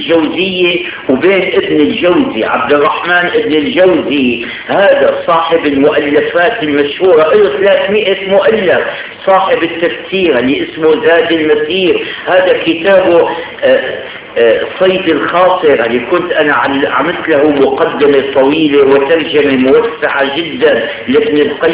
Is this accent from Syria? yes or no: yes; Damascus, Damascus Governorate, Syria; هي كانت في عندنا بالشام